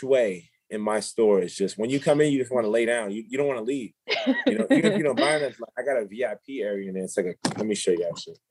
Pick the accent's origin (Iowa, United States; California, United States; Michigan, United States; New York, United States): New York, United States; Brooklyn; My manager was saying Sean wanted me to fight in Madison Square. I'm from Brooklyn. So I guess they were trying to get me on that New York card